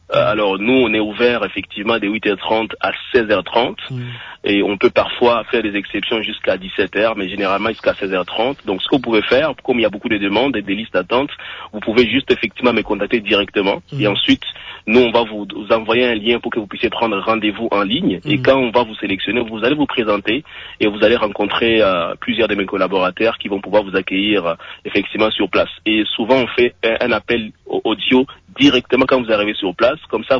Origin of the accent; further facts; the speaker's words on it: Uvira, South Kivu, DR Congo; j'ai étudié au Congo, je suis originaire de l'Est du pays, à Uvira plus précisément, donc j'ai fait l'essentiel de mes études là-bas.